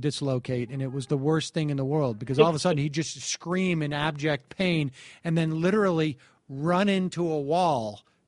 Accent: Massachusetts, United States; I'm from Massachusetts.

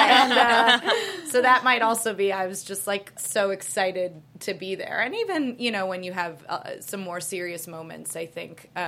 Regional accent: Chicago, Illinois, United States; I'm from Chicago, yes. And I did a fair amount of improv out there.

